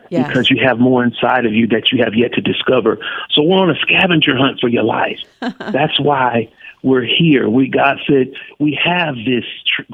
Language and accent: English; Fort Wayne, Indiana, United States; So I'm glad to be back in my home state and hometown, Fort Wayne, Indiana.